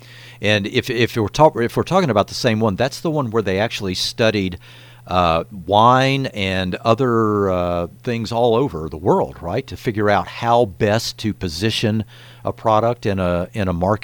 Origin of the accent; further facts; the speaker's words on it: Louisiana, United States; No, I grew up next door in Louisiana.